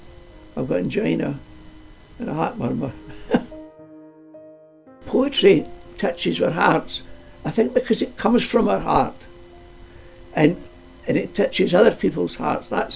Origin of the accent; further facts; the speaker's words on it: Dumfries, Scotland, United Kingdom; and I'm from Dumfries.